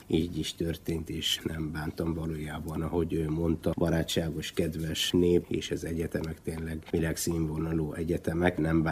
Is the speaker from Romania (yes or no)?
no; Taiz Governorate, Yemen; moved away as an adult; now in Hungary; Jemenben egy kis faluban nevelkedtem. Ilyen 120 km a Jemen második legnagyobb városától fekszik. Ott szereztem meg az általános iskolai végzettségem. Ott töltöttem, utána a gimnázium már a városban, Tájzban, és az egyetem már Magyarországon.